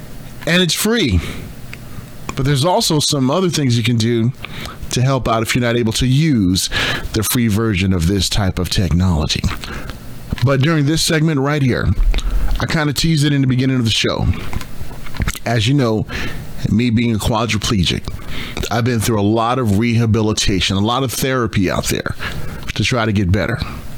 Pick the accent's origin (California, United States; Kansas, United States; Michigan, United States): California, United States; Long Beach; this great innovation that they're doing out of my hometown of Long Beach, California.